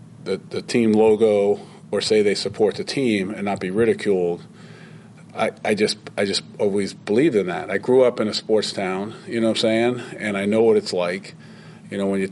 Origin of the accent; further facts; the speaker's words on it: New York, United States; When I first went to Syracuse University, and I was from New York.